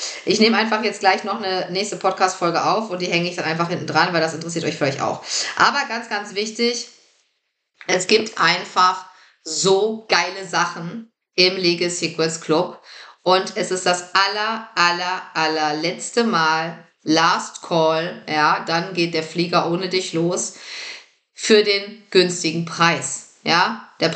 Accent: Lower Saxony, Germany; Ich komme aus Niedersachsen von einem kleinen Bauernhof.

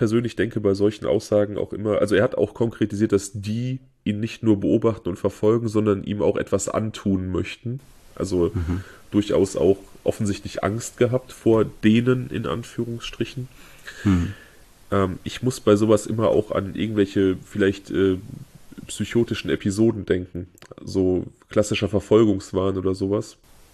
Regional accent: North Rhine-Westphalia, Germany; Daniel und ich, wir stammen beide so aus dem Umland von Siegen und ich komme eben aus einem, oder ich bin aufgewachsen in einem Dorf, das so am äußersten Zipfel Nordrhein-Westfalens liegt, an der Grenze zu Hessen und Rheinland-Pfalz

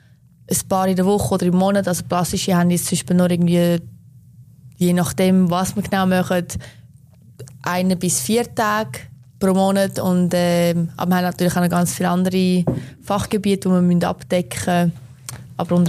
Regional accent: Aargau, Switzerland; Ja, ich komme aus Margau.

